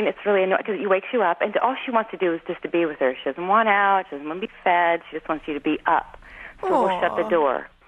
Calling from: Anchorage, Alaska, United States; I'm calling from Anchorage, Alaska.

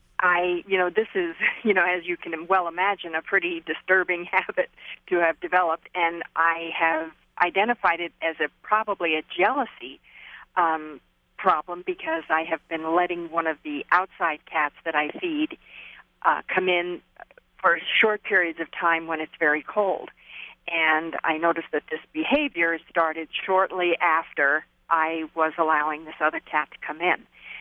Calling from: Boise, Idaho, United States; I'm calling from Boise, Idaho

